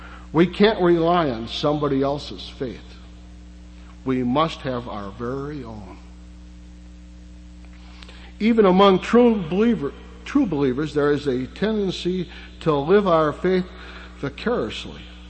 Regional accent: Pennsylvania, United States; The fact that this happened in Pennsylvania, my home state, instead of Mayberry, North Carolina

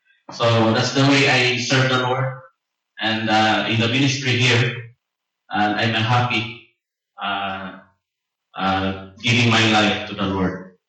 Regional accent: Philippines; first language Cebuano; English is a second language; You know, it's for me, in my mother tongue is Cebuano, so I'm trying to speak English here

